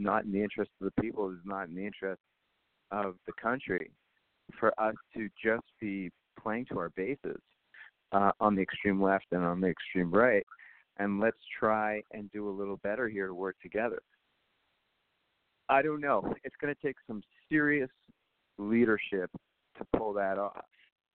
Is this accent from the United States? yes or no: no; Canada; And I know the good side and the bad side on that as a Canadian.